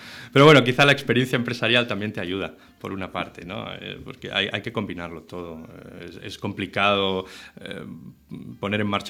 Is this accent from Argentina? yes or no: no; Catalonia, Spain; yo soy de cerca de Manresa